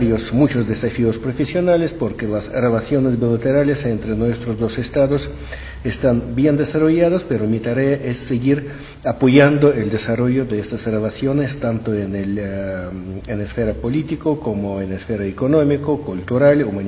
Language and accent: Spanish; Russia; now in Mexico; a México vine directamente de Buenos Aires, donde tuve también un gran honor representar mi país durante casi 7 años como embajador de Rusia en Argentina